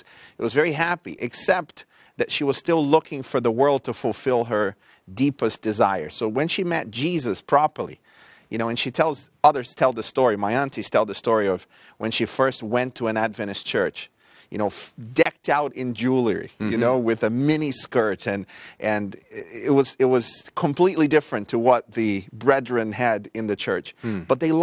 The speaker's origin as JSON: {"language": "English", "country": "Brazil", "tie": "born or raised there", "said": "I grew up in Brazil. So all my upbringing was in Brazil."}